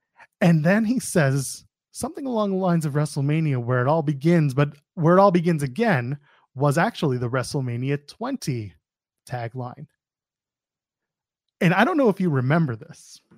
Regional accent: Canada; personal favorite of mine as a Canadian

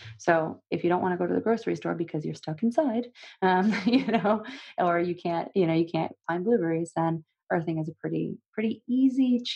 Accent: Russia; I'm personally, you know, fair skinned. I'm from Russia originally.

